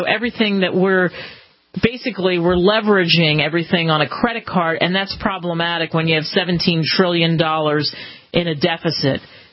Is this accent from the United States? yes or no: yes; Philadelphia, Pennsylvania, United States; I mean, hey, look, I grew up in Philly, and the Constitution was drummed into my head from the time I was a kid.